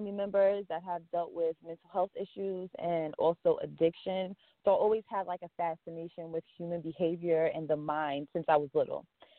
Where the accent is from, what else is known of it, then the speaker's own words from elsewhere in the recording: Long Island, New York, United States; Well, again … I was born and raised in Long Island.